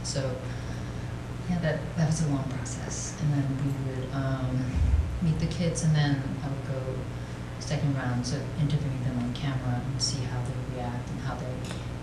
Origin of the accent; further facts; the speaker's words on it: South Korea; The story is based on my childhood growing up in Korea.